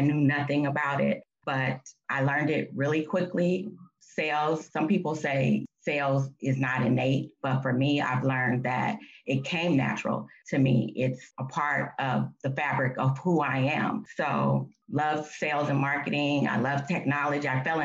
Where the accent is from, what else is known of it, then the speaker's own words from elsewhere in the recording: Oakland, California, United States; And like I said, I grew up in Oakland, right?